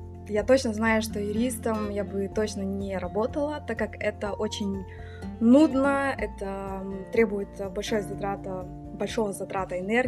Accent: Donskoye, East Kazakhstan Region, Kazakhstan; Как Лейла уже сказала, я родом из Казахстана, а точнее с Восточно-Казахстанской области, села Донское.

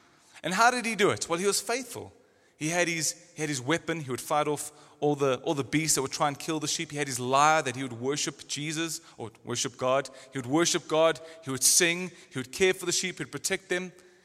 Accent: South Africa; now in London, United Kingdom; That me as a South African would be petrified

